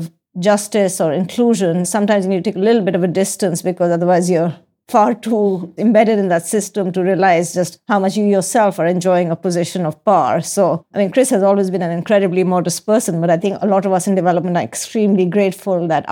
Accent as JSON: {"language": "English", "country": "India", "tie": "born or raised there", "moved": "yes", "said": "I grew up in India, so I was very much an insider"}